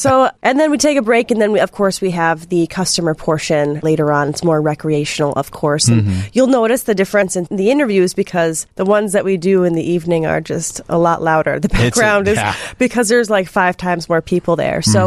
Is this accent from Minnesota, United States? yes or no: yes; Minneapolis, Minnesota, United States; Now, I grew up in Minneapolis, but one thing you'll hear in this interview is how much better he is at the Minnesota accent than I am.